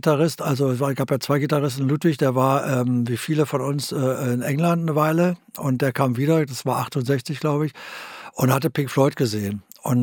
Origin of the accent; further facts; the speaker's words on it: Berlin, Germany; also ich komme ja aus Eichkamp